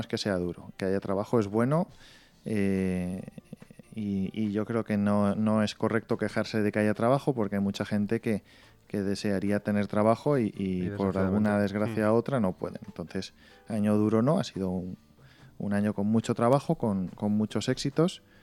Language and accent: Spanish; Spain; Y somos los segundos españoles en ir a hablar en 72 años.